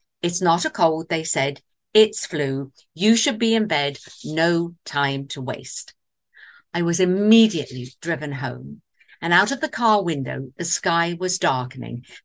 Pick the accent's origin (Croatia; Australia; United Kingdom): United Kingdom; England; now in Austin, United States; there's only one other place I've ever been where the winter weather is as varied and unpredictable as my English home.